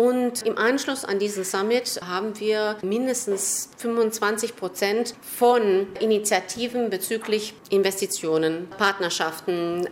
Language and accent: German; Germany; now in Romania; ich bin selbst eine Repatriata, also ich bin selbst in Deutschland aufgewachsen, 30 Jahre und nach Rumänien zurückgekommen.